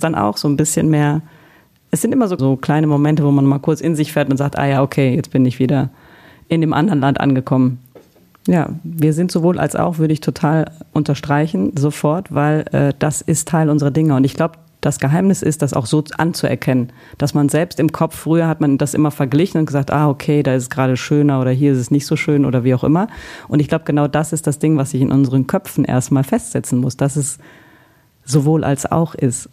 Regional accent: Italy; now in Germany; ich habe mich nie als Touristin verstanden, sondern immer als Italienerin, die in Deutschland lebt.

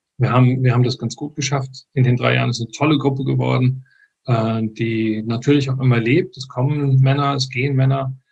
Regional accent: Frankfurt, Hesse, Germany; born there; moved away as an adult; Norden von Stuttgart, genau. Genau, ursprünglich bin ich aber in Frankfurt geboren, bin mit 25 hier runtergekommen in den Süden. Meine Einflüsse sind weit verstreut über Deutschland. Meine Mutter kommt aus dem Rheinland, aus dem Raum Köln, und mein Vater ist gebürtiger Sachse.

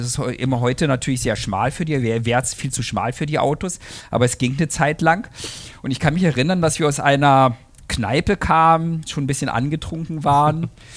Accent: Berlin, Germany; born there; Bin da 65 geboren und habe da auch sehr lange gelebt. Ich war 2 Jahre zwischendurch in den USA und bin dann zurück an die Universität, um zu promovieren im Maschinenbaubereich in Berlin.

